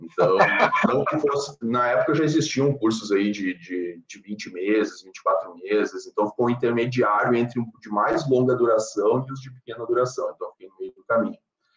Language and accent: Portuguese; Caxias do Sul, Rio Grande do Sul, Brazil; E eu sou natural de Caxias do Sul